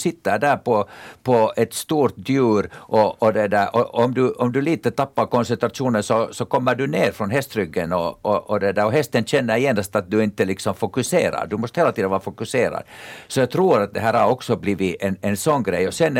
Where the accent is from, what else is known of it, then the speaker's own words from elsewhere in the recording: Ekenäs, Uusimaa, Finland; Det är jätteroligt att komma till sin hemstad. Jag är faktiskt född i Ekenäs.